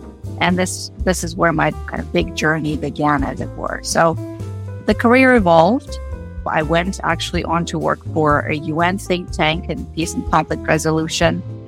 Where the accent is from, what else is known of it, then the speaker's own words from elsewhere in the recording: Moscow, Russia; I grew up in Moscow, as you know.